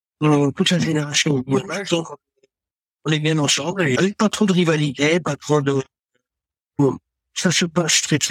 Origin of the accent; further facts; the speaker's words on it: France; Quand on est français, on n'aime pas que ça marche bien.